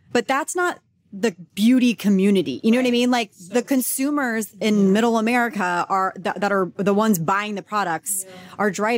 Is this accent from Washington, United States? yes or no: no; Texas, United States; Because like, I grew up in Texas, so I went to like tanning beds when I was 16.